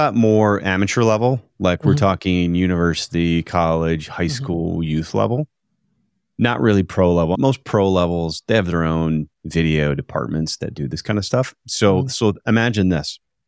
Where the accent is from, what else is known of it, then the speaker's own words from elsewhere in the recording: United States; I grew up a kid in the States.